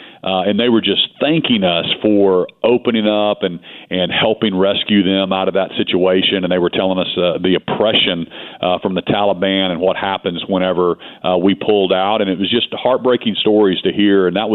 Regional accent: Oklahoma, United States; I grew up in Oklahoma, fourth generation Oklahoma.

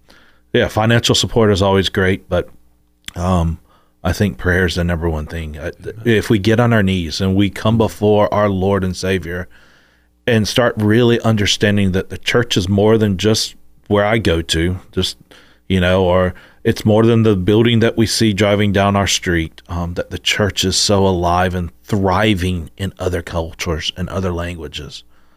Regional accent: the South, United States; we grew up in the Southern Bible Belt

